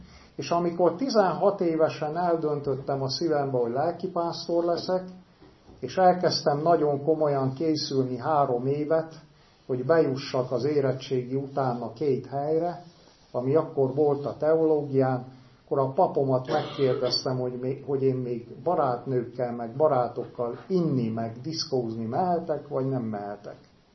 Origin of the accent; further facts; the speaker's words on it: Cluj County, Romania; Innen 25 kilométerre nőttem fel, Bánfi Hunyad fele, egy 1100 lelkes magyar faluba, tiszta magyar, tiszta református falu volt